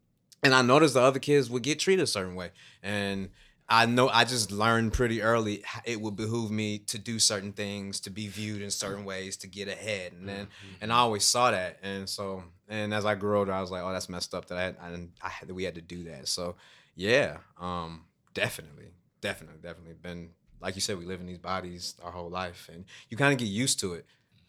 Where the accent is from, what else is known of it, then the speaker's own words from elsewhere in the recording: Chicago, Illinois, United States; I grew up in Chicago and I'll tell a story.